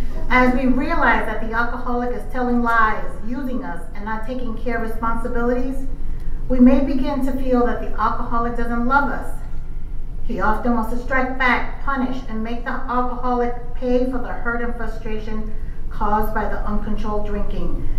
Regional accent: New York, United States; now in Palm Springs, United States; So I'm from New York and I'm an opportunist

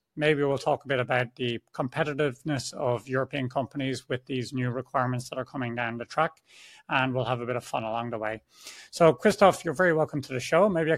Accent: Ireland; moved away; I always felt like I'm Irish. I spent a lot of time outside of Ireland, but there's a certain feeling when I go home to Ireland

